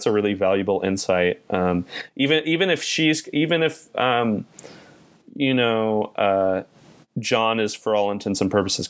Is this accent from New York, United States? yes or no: yes; New York, United States; It's like, I'm from New York, and there's this kind of real, just like people, I don't know, kind of act like they own it all.